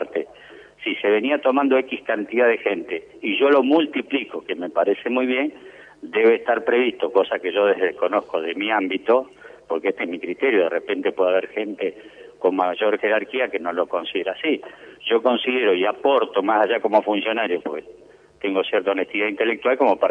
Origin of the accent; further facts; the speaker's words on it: Argentina; Usted sabe que somos argentinos y de repente estas cuestiones a veces no son tenidas en cuenta